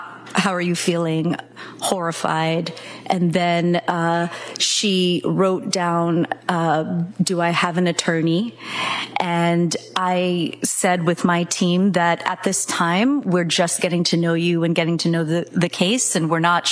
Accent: Massachusetts, United States; I grew up in the South Shore. I went to Dartmouth College, and then I went to medical school at UMass Chan Medical School.

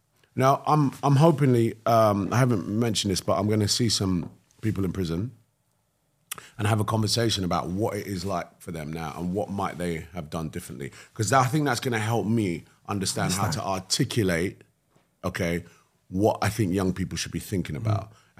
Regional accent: London, United Kingdom; I grew up in London.

